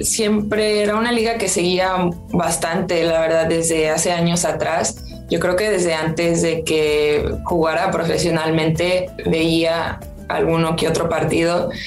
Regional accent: Mexico; yo creo que como futbolista mexicana buscamos cómo seguir evolucionando y compitiendo a nivel internacional

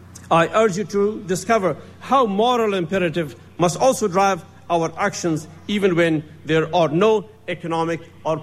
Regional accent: Afghanistan; my home country had been invaded by the former Soviet Union. From university, I was ushered into the life of a refugee in a neighboring country, where I joined with my people in the struggle to liberate our country and to build a peaceful and prosperous Afghanistan.

